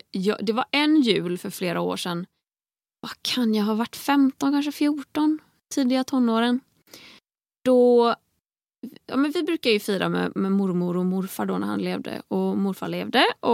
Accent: Tahult, Västra Götaland County, Sweden; Jag älskar att gå i skogen hemma i Tahult. Jag älskar att bara hänga med min familj.

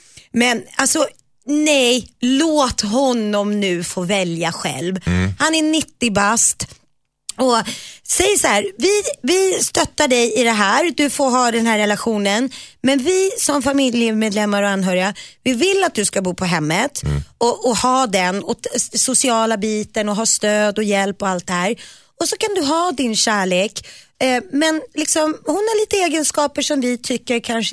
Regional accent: Nacka, Stockholm County, Sweden; för det var ute i Nacka där jag växte upp.

